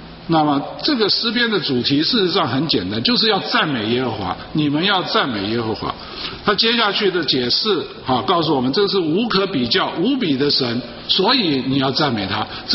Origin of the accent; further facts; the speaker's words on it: Taiwan; 功课不好就 equal 等于是坏孩子啊，在中国，在台湾那个是这样子的哈